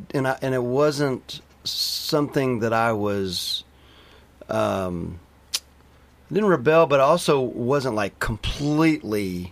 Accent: North Carolina, United States; As I said, I grew up in North Carolina. Both of my parents are classical music teachers.

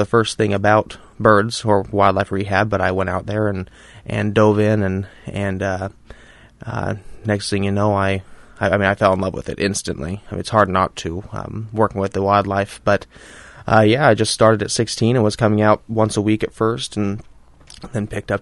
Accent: Astoria, United States; Yeah, I was born and raised in Astoria.

